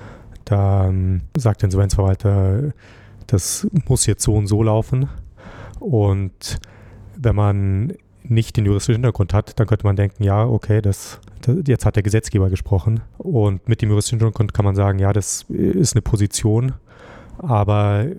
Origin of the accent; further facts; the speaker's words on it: Munich, Bavaria, Germany; Ich bin in München aufgewachsen und mein Vater kommt aus dem Chiemgau.